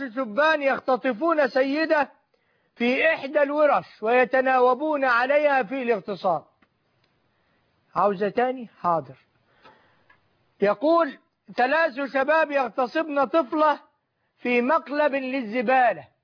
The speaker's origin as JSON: {"language": "Arabic", "region": "Upper Egypt", "country": "Egypt", "said": "لو بنتي، أنا صعيدي"}